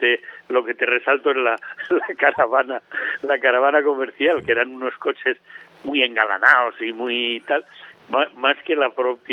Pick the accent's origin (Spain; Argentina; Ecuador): Spain; Miranda de Ebro, Castile and León; cuando era niño, que pasaba por el pueblo donde yo nací, por Miranda de Ebro, pues pasaba todos los años